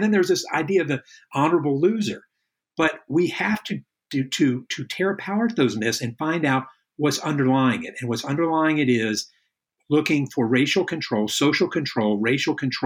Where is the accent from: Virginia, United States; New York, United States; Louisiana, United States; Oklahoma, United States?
Virginia, United States; born there; The textbooks I had as a child in Virginia all supported this notion. Because remember, for me, I was born in Virginia in the early 60s